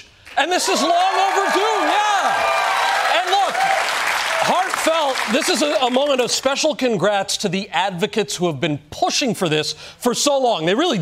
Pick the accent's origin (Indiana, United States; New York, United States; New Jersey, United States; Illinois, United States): New Jersey, United States; And finally, let's check in on my home state of New Jersey.